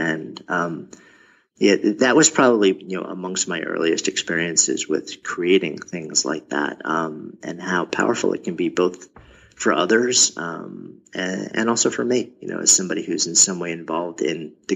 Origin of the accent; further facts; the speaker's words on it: New York, United States; born there; I was born just outside of New York and I've been in the city since 89. So pretty much lived my entire adult life as in, you know, in New York City.